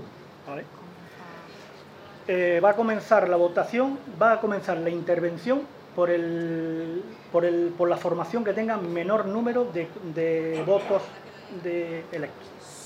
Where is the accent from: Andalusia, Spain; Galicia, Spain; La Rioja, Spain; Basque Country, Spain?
Andalusia, Spain; Nerja; Somos de Nerja, vivimos en Nerja y queremos lo mejor para Nerja.